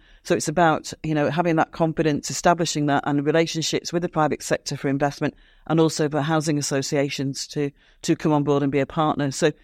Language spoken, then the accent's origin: English; Blackpool, North West England, United Kingdom; obviously, we have challenges in Blackpool and, you know, leader of the council, but, you know, this is my hometown